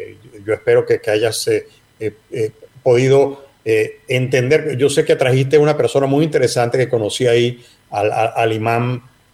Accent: Venezuela; now in Miami, United States; Estoy en Miami. Yo me mudé a Miami hace 6 años de Venezuela, donde era mi sitio de donde yo nací, donde yo crecí. Nunca pensé que yo también sería igual que mis padres y mis abuelos, que algún día yo sería un refugiado

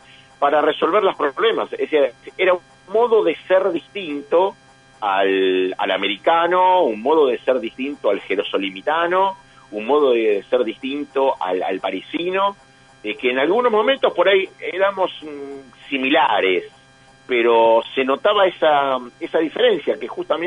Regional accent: Buenos Aires, Argentina; Yo soy un porteño confeso. Uh-huh. Yo básicamente soy un porteño confeso

